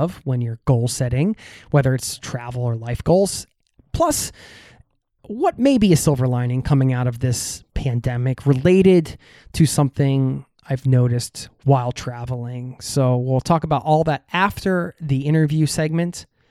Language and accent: English; Norway; English is a second language; I could spend time in my home country, meet some friends along the way, and just chill. So right there, I've already racked up 5 months. Anyway, I'd spent a month back in Norway recuperating and visiting family here